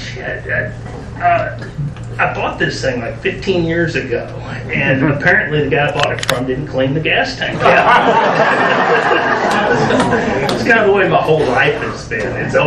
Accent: San Antonio, Texas, United States; I was born here in San Antonio, went to Alamo Heights High School, was surrounded by people that came from a lot of privilege

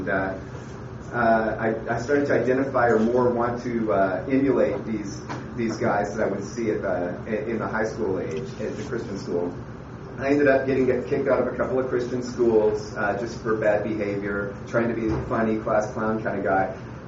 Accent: Pittsburg, California, United States; born there; I was born in April 21st, 1971, in Pittsburgh, California, which is in the Bay Area, the East Bay, kind of industrial area

